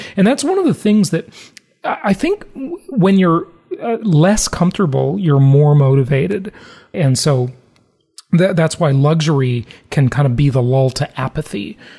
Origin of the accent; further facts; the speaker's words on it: Los Angeles, California, United States; also born or lived in Orange County; I grew up in Los Angeles, by the way. I lived as an adult in Orange County, but grew up in LA.